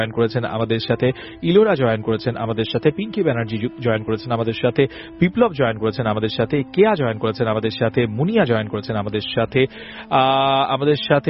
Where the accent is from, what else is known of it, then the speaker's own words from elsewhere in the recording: Dhaka, Dhaka Division, Bangladesh; আমার বাড়ি মোহাম্মদপুরে, আমার ঢাকার মোহাম্মদপুরে, আমি এখানকার স্থানীয়।